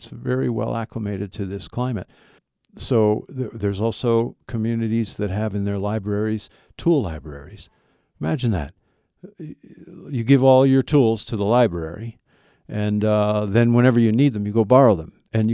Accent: New England, United States; I visited Maine when I was growing up in New England quite a bit, and I love that state.

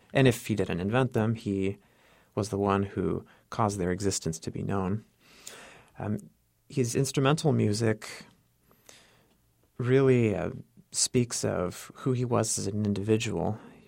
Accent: Pinole, California, United States; also born or lived in Central Valley; when we moved to the Central Valley, because I'm originally from Pinole in the Bay Area

